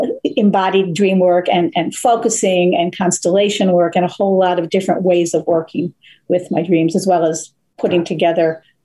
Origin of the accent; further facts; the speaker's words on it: Buffalo, New York, United States; now in Boston, United States; I'm from Buffalo, New York originally. Mm-hmm. And then when I came back to the States, I moved to Boston, where I live now.